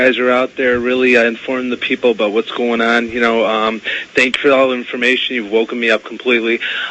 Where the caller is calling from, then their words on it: Chicago, Illinois, United States; I'm calling from Chicago, actually.